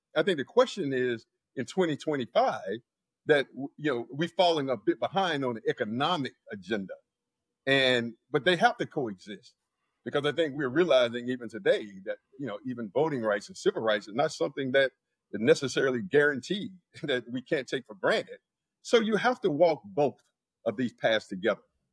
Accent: South Carolina, United States; I mean, growing up in South Carolina, when politicians come to the church, when they come to our institutions, they didn't talk about China.

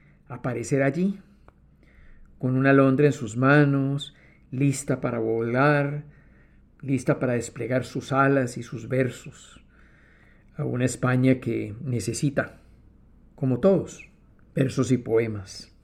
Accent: Guatemala; De México pasemos a Guatemala, mi tierra natal

